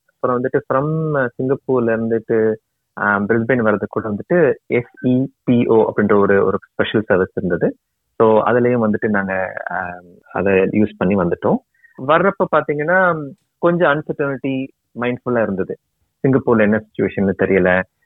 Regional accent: Madurai, Tamil Nadu, India; now in Singapore; என்னுடைய பூர்வீகம் மதுரை, என்னுடைய மனைவியோட பூர்வீகமும் மதுரை.

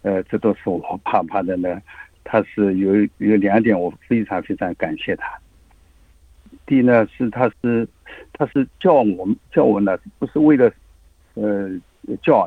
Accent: Ningbo, Zhejiang, China; 因为我们宁波人规定就100岁以上的老人无疾而终

